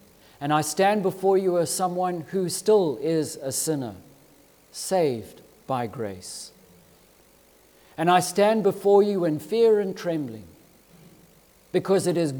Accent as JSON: {"language": "English", "country": "Zimbabwe", "tie": "born or raised there", "said": "when I grew up in Zimbabwe, I grew up believing from the very bottom of my heart that I was a Christian."}